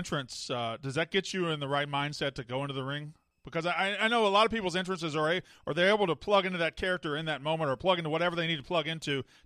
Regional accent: Mississippi, United States; I'm from Mississippi, but I can.

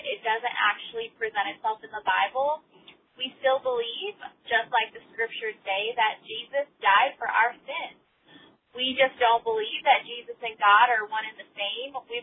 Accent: California, United States; I'm from Orange County.

